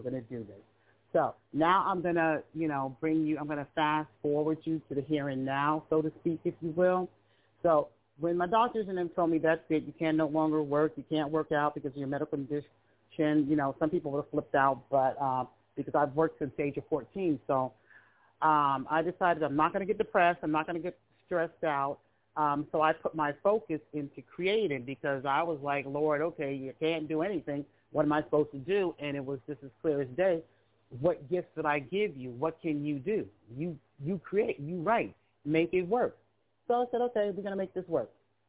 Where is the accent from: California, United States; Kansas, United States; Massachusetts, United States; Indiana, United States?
California, United States; San Francisco; also born or lived in East Orange, New Jersey / Western New Jersey; So I'm from East Orange, New Jersey. I was, you know, born in Western New Jersey, but I was raised in San Francisco, California.